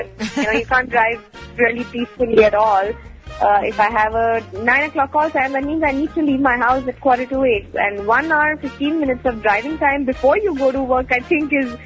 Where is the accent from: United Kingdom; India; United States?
India; Chandigarh; also born or lived in Dehradun; I was born in Dehradun, shifted my base to Chandigarh when I was 2 years old, and did my schooling, my college from Chandigarh. I think it's the most beautiful, beautiful city.